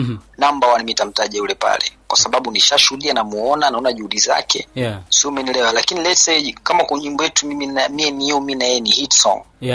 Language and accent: Swahili; Musoma, Mara, Tanzania; Yeah, mimi ni mtu wa Musoma kabisa mara huko.